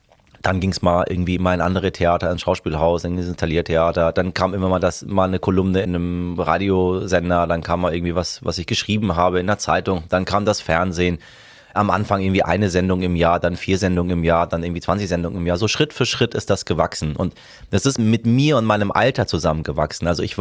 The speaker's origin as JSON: {"language": "German", "region": "Hamburg", "country": "Germany", "tie": "born or raised there", "also_born_or_lived": "Tehran, Iran", "said": "ich bin ja aufs Dorf gezogen und zwar auf das Dorf namens Hamburg. Ich kam ja aus Teheran. Teheran hat 20 Millionen Einwohner. Das ist eine riesige Stadt."}